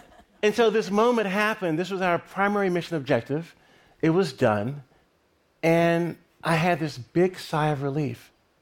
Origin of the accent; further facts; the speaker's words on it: Lynchburg, Virginia, United States; I'm flying over Lynchburg, Virginia, my hometown, and my family's probably breaking bread.